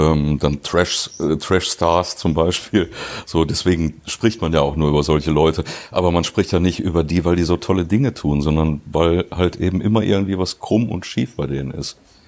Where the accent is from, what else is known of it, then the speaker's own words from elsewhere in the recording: Duisburg, North Rhine-Westphalia, Germany; born there; Ich bin ja gebürtiger Duisburger.